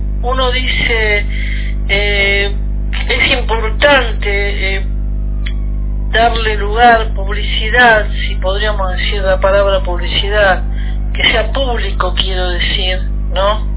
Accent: Argentina; No hablo solamente como argentinos, también en latinoamericano, digo, ¿no? Como América del Sur.

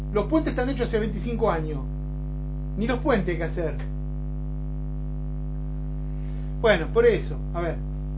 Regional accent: Empalme, Sonora, Mexico; Pero lo mismo pasó por Empalme. Pues yo conozco mi pueblo así. Así como la palma de mi mano conozco mi ciudad.

